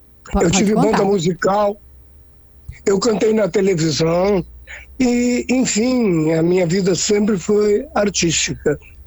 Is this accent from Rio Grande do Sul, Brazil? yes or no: yes; Porto Alegre, Rio Grande do Sul, Brazil; Bem, em primeiro lugar, eu sou porto-alegrense com muito orgulho, mas a minha família veio da cidade de Uruguaiana.